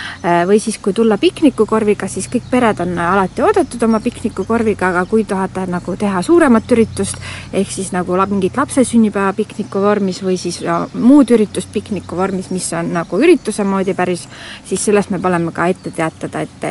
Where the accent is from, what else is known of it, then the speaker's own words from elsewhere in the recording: Nõo, Tartu County, Estonia; ma olen siis Nõost pärit siit lähedalt, siis 5 kilomeetrit